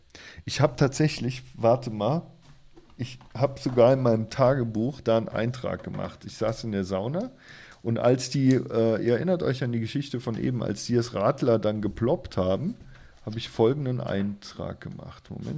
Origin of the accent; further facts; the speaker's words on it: Rhineland-Palatinate, Germany; und ich war aus dem Westen, also aus Rheinland-Pfalz